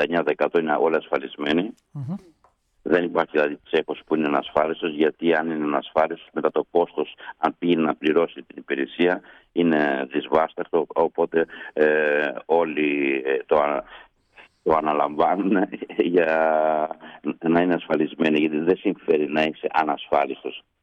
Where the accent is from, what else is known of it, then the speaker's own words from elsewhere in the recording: Markiniada, Epirus, Greece; born there; Γεννήθηκα στη Μαρκινιάδα Άρτας. Είναι ένα χωριό πάνω από το Πέτα.